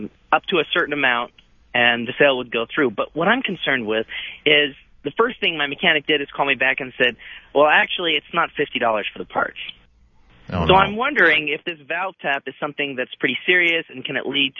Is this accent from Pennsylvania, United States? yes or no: yes; Philadelphia, Pennsylvania, United States; I'm from Philadelphia, PA.